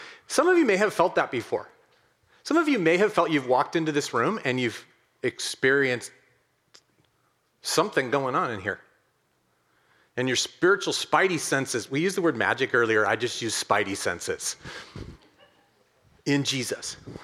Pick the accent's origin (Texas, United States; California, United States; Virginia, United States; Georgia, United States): California, United States; Oakland; I was born and bred in Oakland.